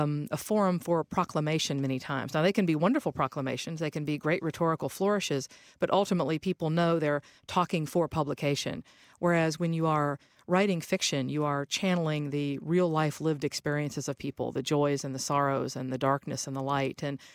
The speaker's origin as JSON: {"language": "English", "town": "Huntington", "region": "West Virginia", "country": "United States", "tie": "born or raised there", "said": "I grew up in Huntington, West Virginia, and my father taught at Marshall University there. So all of my early memories and adolescent memories, of course, are West Virginia."}